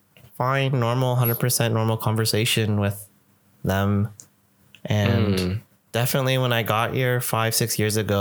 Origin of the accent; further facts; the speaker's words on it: Canada; when I was like a kid growing up in Canada